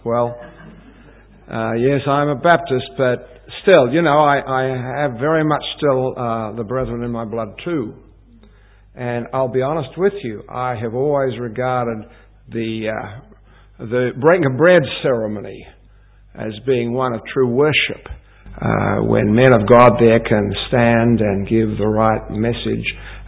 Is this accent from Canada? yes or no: no; Box Hill, Victoria, Australia; moved away as an adult; also born or lived in Elstonwick; now in United States; I come from Melbourne, Australia originally. I was born in Elstonwick. I was raised in Box Hill. I went to Box Hill State School. I went to Wesley College. But studies and other matters brought me to the United States